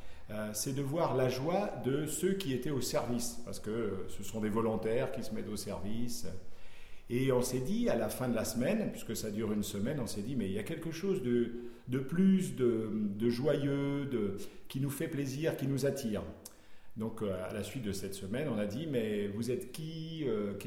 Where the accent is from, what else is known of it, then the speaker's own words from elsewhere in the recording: Toulouse, Occitanie, France; Donc on était à Toulouse, moi je suis de Toulouse.